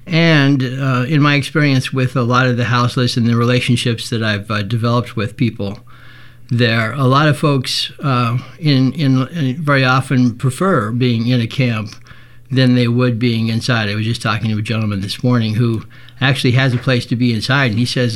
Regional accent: Bend, Oregon, United States; I'm from Bend, as Ibrahim said.

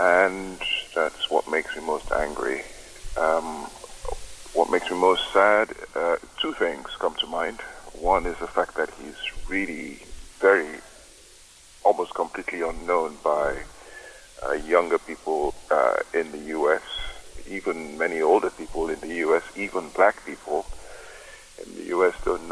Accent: Nigeria; now in United Kingdom; I'm Nigerian, although I'm now a British citizen

